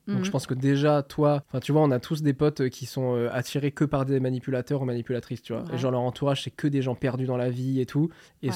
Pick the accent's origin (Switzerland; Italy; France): France; Caen, Normandy; now in Paris, France; Moi, à partir du moment, tu vois, où j'ai quitté Caen et que je suis arrivé à Paris